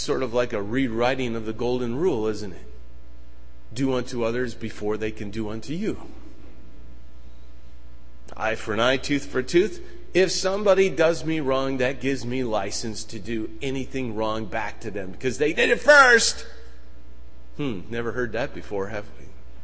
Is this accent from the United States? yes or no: yes; Detroit, Michigan, United States; I grew up in Detroit.